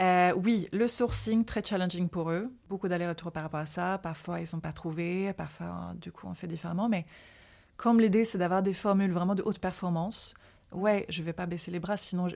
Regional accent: Sweden; on part dans mon pays natal, la Suède, fin avril

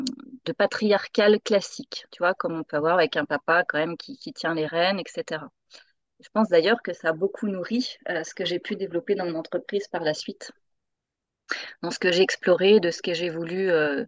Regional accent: Decize, Bourgogne-Franche-Comté, France; born there; Je suis née à Decize, dans la Nièvre, dans le 58. C'est pas un département des plus reconnus et connus pour ses plages, pour tout ça. Non, il est pas extrêmement connu d'ailleurs, mais je suis née là-bas.

